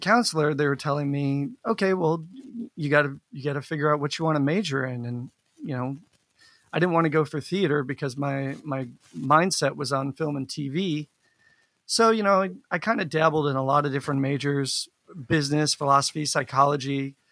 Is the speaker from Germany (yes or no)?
no; Atlanta, Georgia, United States; also born or lived in Pompano Beach, Florida; Well, I grew up in Florida, Pompano Beach. Well, that's where I was born. But at an early age, I moved to Atlanta, lived in the suburbs of Atlanta for most of my childhood.